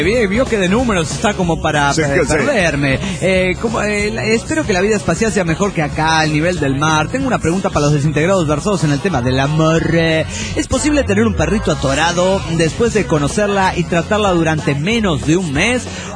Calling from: Mexico City, Mexico; del DF México.

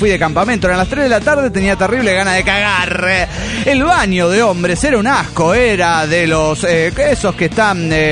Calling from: Morelia, Michoacán, Mexico; hacer contacto con los desintegrados de aquí de Morelia, Michoacán

